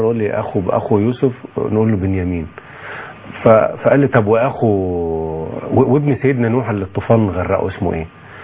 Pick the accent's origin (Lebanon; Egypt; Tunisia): Egypt; إحنا كمصريين أو كمسلمين